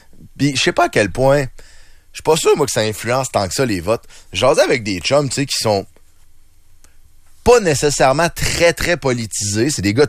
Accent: Quebec, Canada; oh non, je suis un Québécois. Faut défendre les intérêts des Québécois.

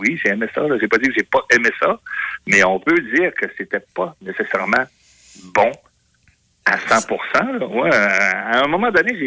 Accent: Quebec, Canada; puis je suis un Québécois à 100%.

